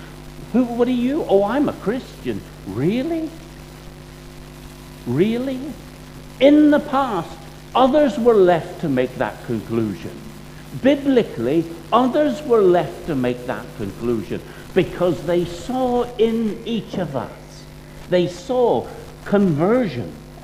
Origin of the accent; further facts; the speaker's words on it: Ireland; I'm from Ireland.